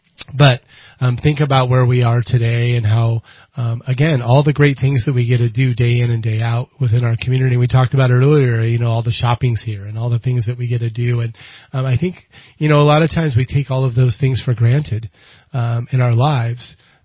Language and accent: English; Anderson, United States; obviously we're from Anderson, but the history of Anderson and the mills and, you know, the blue-collar jobs and that were out there back then